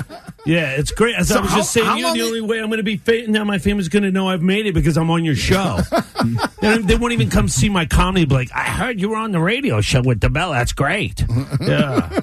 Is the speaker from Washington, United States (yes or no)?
no; Atlantic City, New Jersey, United States; now in Las Vegas, United States; Growing up in New Jersey with a single mom, you're born with fears.